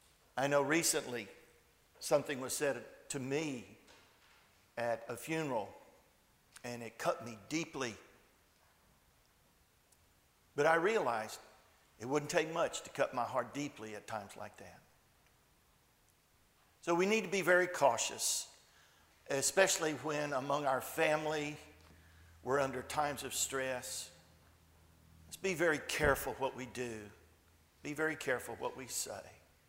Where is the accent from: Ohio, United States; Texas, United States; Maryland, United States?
Texas, United States; Port Lavaca; Port Lavaca is my hometown. This is my home congregation. I was baptized right behind me.